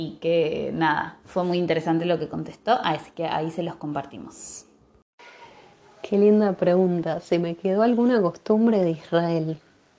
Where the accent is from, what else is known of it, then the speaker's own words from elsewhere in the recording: Argentina; No es como en Argentina que damos vueltas